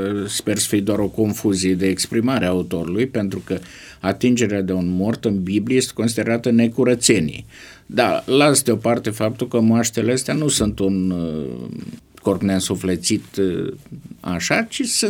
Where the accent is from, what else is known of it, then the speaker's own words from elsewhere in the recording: Suceava, Suceava County, Romania; Eu sunt sucevean.